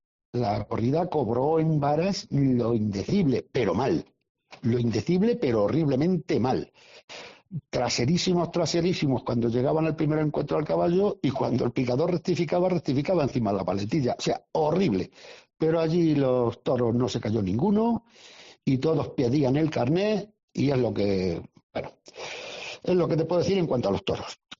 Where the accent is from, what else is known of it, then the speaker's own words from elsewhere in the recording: Toledo, Castilla-La Mancha, Spain; Mira, yo no soy de Ciudad Real, y tú bien lo sabes. Yo soy de Toledo, y lo llevo con muchísimo orgullo.